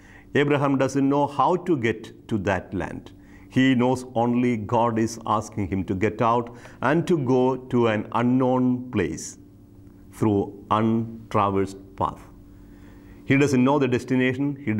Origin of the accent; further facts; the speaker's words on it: India; I, for example, an Indian, have an identity as an Indian and a passport, Indian passport. When I am abroad, I'll be known as a person coming from India, holding an Indian passport.